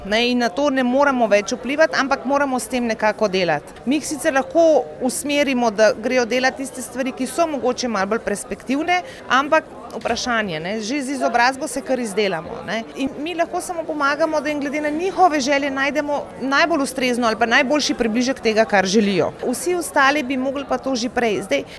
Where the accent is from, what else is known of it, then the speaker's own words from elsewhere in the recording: Ljubljana, Central Slovenia, Slovenia; Iz Ljubljane.